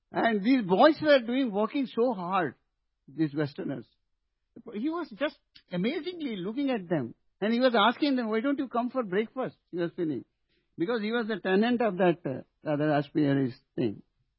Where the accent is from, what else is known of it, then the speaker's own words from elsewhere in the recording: Udupi, Karnataka, India; Because I'm from Udupi and Madhvacharya is there.